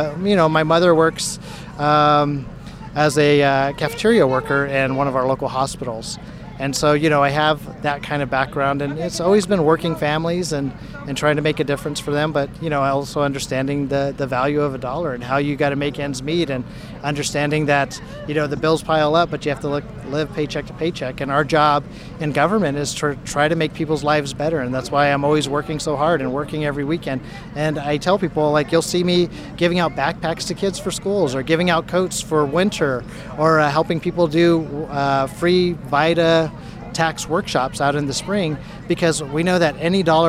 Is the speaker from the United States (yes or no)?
yes; Bakersfield, California, United States; also born or lived in Delano, United States; growing up, I grew up in Bakersfield in Delano. I grew up working out in the fields, making boxes for the grapes and going to these far off places that seemed so far as a kid, like Exeter and Mettler and everywhere up and down the valley.